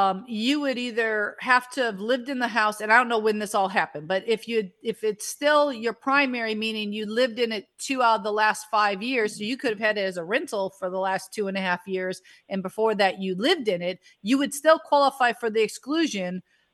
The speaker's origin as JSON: {"language": "English", "town": "Armadale", "region": "New South Wales", "country": "Australia", "said": "Armadale, about 70 kilometers north of Sydney."}